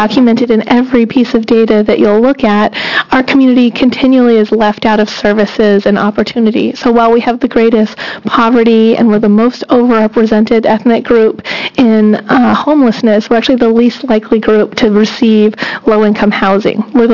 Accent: Alaska, United States; which we have about 3,000 enrolled members that live in the state of Oregon, even though we are originally from Southeast Alaska.

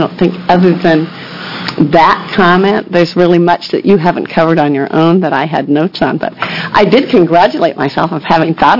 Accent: Oregon, United States; So I'm from Washington County, where there are a whole lot of people who are probably going to be trying to start businesses in the next few years

